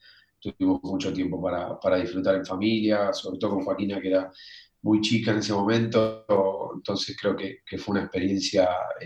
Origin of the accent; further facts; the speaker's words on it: Argentina; Les encanta que venga desde un lugar tan lejano como Argentina.